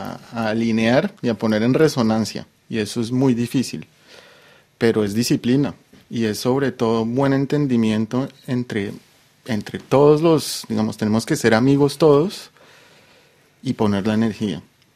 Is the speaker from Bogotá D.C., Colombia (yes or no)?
yes; Bogotá, Bogotá D.C., Colombia; now in Paris, France; Yo soy cachaco. Nací en un barrio que se llama Cedritos en Bogotá.